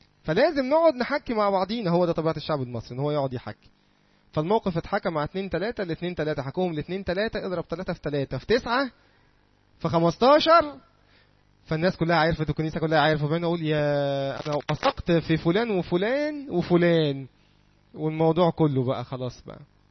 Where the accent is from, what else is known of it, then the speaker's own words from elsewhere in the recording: Egypt; احنا كمجتمع مصري